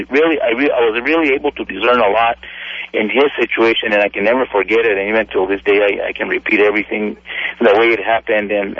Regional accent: United States; I can literally say it because, you know, I'm an American

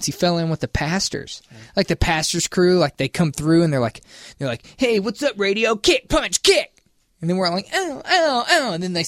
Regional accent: the South, United States; You know what's weird? I'm an American and I'm from the South and I hate ranch dressing.

